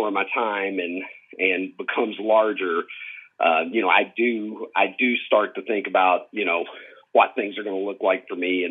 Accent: Horse Cave, Kentucky, United States; Well, I am from the metropolis of Horse Cave, Kentucky. That's my origin story. Population 2000, one red light

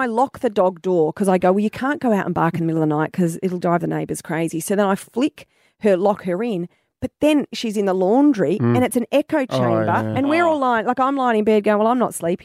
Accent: Wonga Park, Victoria, Australia; in Wonga Park, my hometown.

